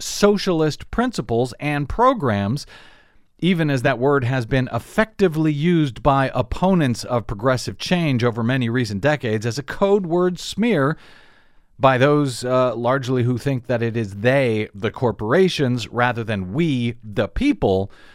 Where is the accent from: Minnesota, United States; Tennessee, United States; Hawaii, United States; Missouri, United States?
Missouri, United States; moved away; It is my home state of Missouri. I was born and raised there.